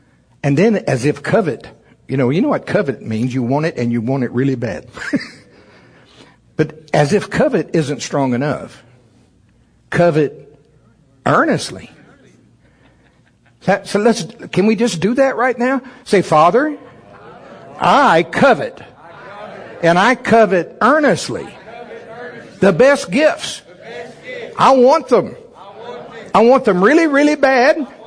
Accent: Shawnee, Oklahoma, United States; Hey, I'm glad for that little Baptist church where I grew up down in Shawnee, Oklahoma

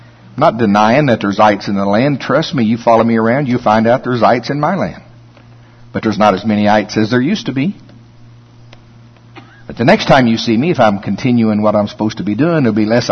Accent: Shawnee, Oklahoma, United States; where I grew up down around Pottawatomie County, Oklahoma, Shawnee, they had these county fairs

